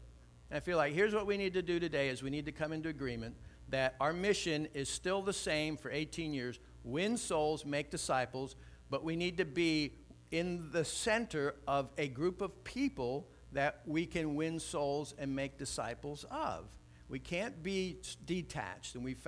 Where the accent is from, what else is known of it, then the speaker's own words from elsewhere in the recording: Micanopy, Florida, United States; I live in Micanopy. I was raised in Micanopy. I love Micanopy.